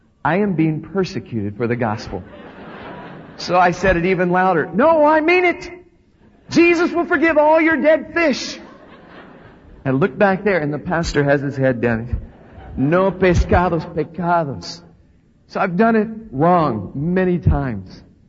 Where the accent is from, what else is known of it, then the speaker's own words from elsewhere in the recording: Arkansas, United States; Now, I'm from Arkansas originally, and I don't know how to speak in Spanish.